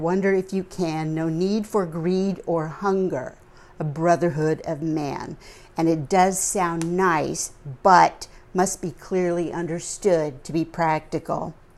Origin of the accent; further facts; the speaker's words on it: United States; born there; I am an American. I was born here. I am a Native American.